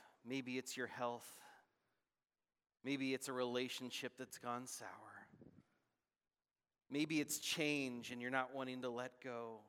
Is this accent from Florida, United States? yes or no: no; California, United States; also born or lived in Los Angeles; To be honest, 9 years in Los Angeles, I wasn't a city boy. I'm from Northern California, more of a suburban guy myself.